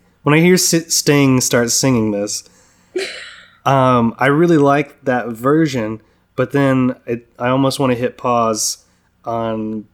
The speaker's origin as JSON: {"language": "English", "town": "Boston", "region": "Massachusetts", "country": "United States", "accent": "Boston", "said": "I'm just having I'm having a hat attack. That's my Boston accent."}